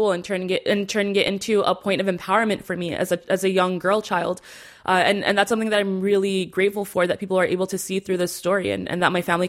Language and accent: English; United States; what I, as a young teen born and raised in America, was enduring